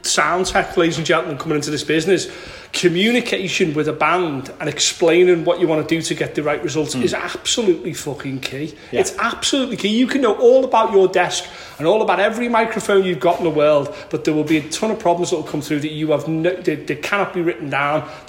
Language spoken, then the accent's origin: English; Liverpool, North West England, United Kingdom; I'm down the banks because I'm from Liverpool.